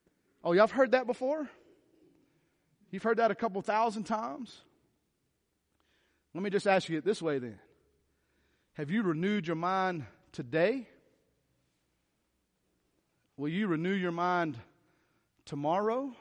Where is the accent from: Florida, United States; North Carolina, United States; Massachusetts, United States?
North Carolina, United States; It's hard for me to say. I'm a hillbilly from North Carolina.